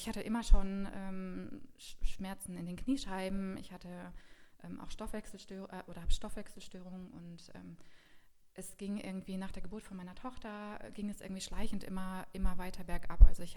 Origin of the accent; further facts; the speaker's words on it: Weinheim, Baden-Württemberg, Germany; Ich komme aus Weinheim